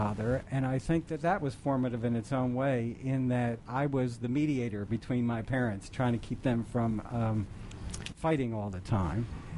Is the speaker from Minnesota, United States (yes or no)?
no; Philadelphia, Pennsylvania, United States; where we grew up in West Philadelphia, it was a very close-knit community.